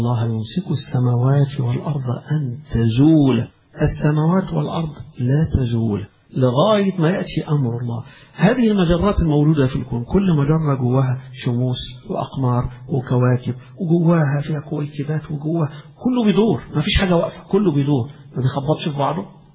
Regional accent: Egypt; زي ما نقول إحنا عايشين في بلدنا مصر.

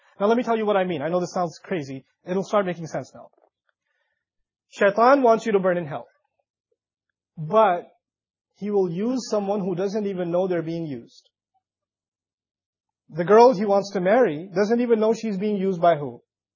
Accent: Pakistan; I'm Pakistani, and whether my parents are involved in that or not, I come from a certain culture.

